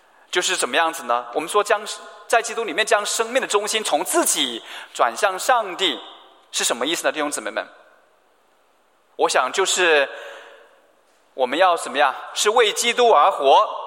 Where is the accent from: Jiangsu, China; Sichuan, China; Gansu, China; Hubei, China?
Hubei, China; Wuhan; 所以我也是来自武汉，来到 武汉呢，然后在疫情期间里面我也在武汉